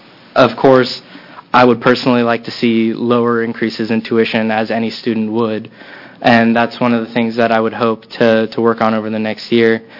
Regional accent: Lake Oswego, Oregon, United States; I'm from Lake Oswego, Oregon, and currently I'm a fourth-year student at Oregon State University studying cultural anthropology

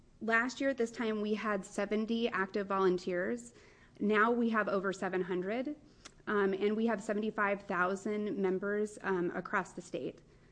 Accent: Albany, Oregon, United States; I am from Albany, Oregon.

